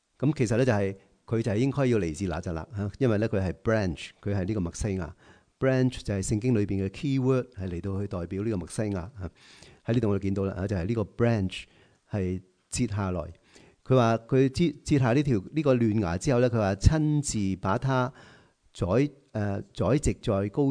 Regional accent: Guangdong, China; 我知道我哋广东人咧好少会咁样讲啊

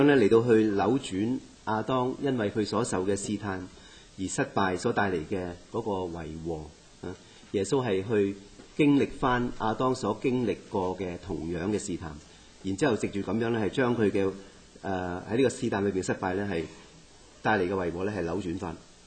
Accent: China; 这个就是我们中国人的弱点

